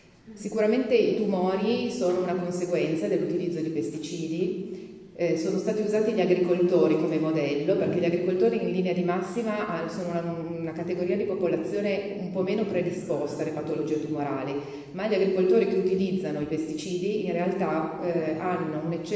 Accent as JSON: {"language": "Italian", "town": "Antignano", "region": "Tuscany", "country": "Italy", "said": "io vengo da Antignano, quindi non da molto lontano, insomma."}